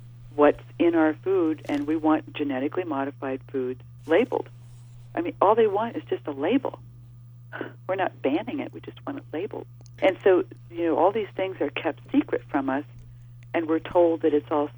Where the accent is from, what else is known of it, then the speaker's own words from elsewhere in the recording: Ohio, United States; I grew up on farms in Ohio, and part of my childhood farming experience was in a Mennonite, densely populated by Mennonite communities in eastern Ohio.